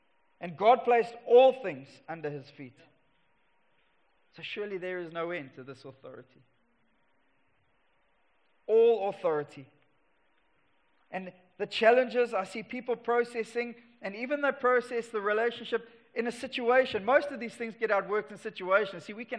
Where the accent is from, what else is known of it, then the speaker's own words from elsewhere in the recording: Durban, KwaZulu-Natal, South Africa; But I come from Durban, where the cockroaches are like small dogs.